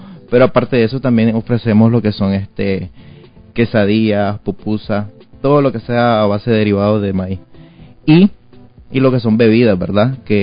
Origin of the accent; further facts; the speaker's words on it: Nicaragua; como buen Nica